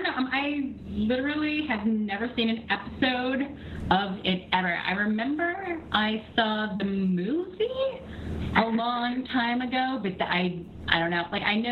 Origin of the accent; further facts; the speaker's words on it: Jacksonville, Florida, United States; from Jacksonville.